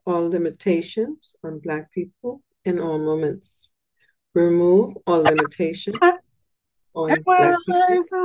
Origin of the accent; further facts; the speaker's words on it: Bahamas; I just want to say I'm from the Bahamas. We didn't have that.